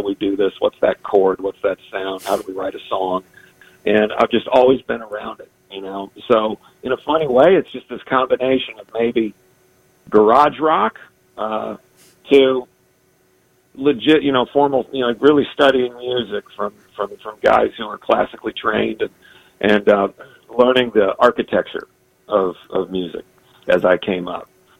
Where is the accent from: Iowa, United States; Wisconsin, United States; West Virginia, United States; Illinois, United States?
Illinois, United States; Champaign; I grew up in Champaign, Illinois.